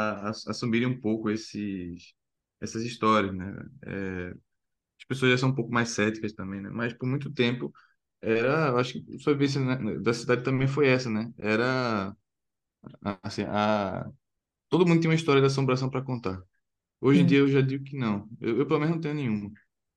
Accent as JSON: {"language": "Portuguese", "town": "Recife", "region": "Pernambuco", "country": "Brazil", "said": "Ele tem uma importância assim no nosso imaginário como recifense."}